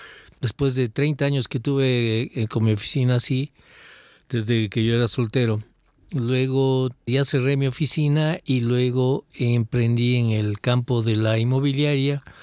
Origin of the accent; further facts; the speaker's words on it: Quito, Pichincha, Ecuador; Sí, yo soy de aquí de Quito y mis padres también y ya.